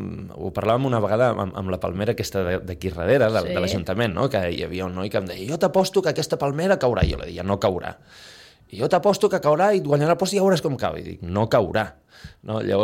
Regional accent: Sitges, Catalonia, Spain; em fixo especialment en Sitges, sinó que és el meu poble.

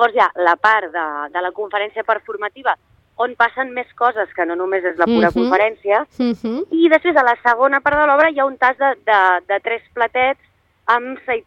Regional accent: Arenys de Mar, Catalonia, Spain; jo soc d'Arenys de Mar, també d'un poble

